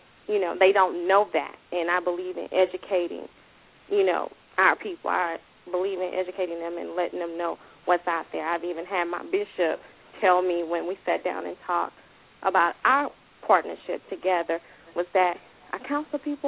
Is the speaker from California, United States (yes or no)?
no; Louisiana, United States; because I'm actually from Louisiana, so my mother, my nieces, my nephews, and my siblings were also affected by the hurricane.